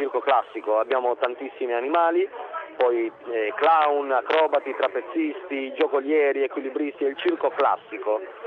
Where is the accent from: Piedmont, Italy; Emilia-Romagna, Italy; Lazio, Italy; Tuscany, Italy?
Lazio, Italy; Latina; Noi siamo di Latina, sì. Siamo italianissimi di Latina … famiglia storica circense italiana.